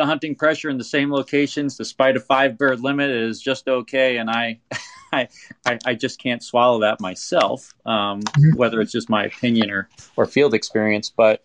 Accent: New York, United States; So being a New Yorker and hunting in the Northeast

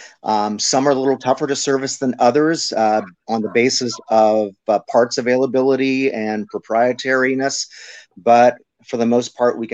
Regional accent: Stockton, California, United States; Yeah, I'm actually born and raised in Stockton, went to Stagg High School and went to UC Davis, graduated in 86.

